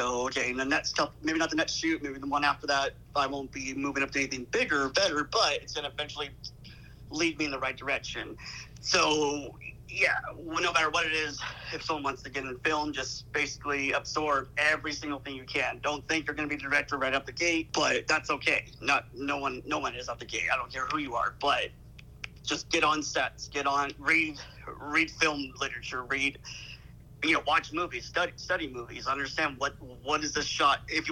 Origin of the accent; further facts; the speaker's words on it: Lone Pine, California, United States; Where are you from in LA? I'm from Lone Pine.